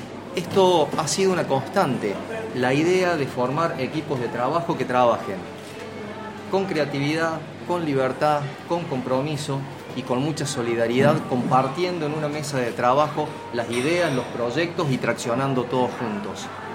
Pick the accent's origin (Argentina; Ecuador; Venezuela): Argentina; Vengo de un barrio, yo crecí en el Villa Carlos. ¿Sí? Vengo del Villa Carlos, del Nicolás Avellaneda. Yo vivía allí en la calle Urtubey, entre Vélez Arfiel y Jujuy.